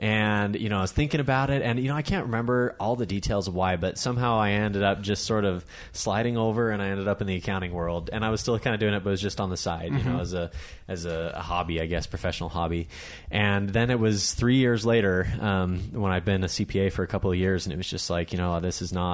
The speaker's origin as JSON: {"language": "English", "town": "Livermore", "region": "California", "country": "United States", "tie": "born or raised there", "lives_now": "Salt Lake City, United States", "said": "So, Livermore, specifically in the east part of San Francisco."}